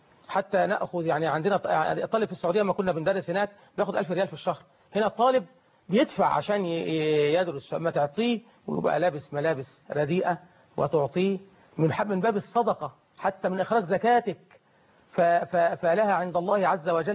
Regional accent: Egypt; موجود موجود هذا الاهمال في عندنا في مصر.

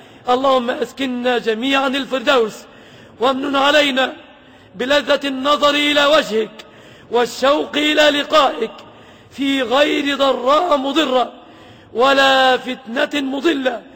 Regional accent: Egypt

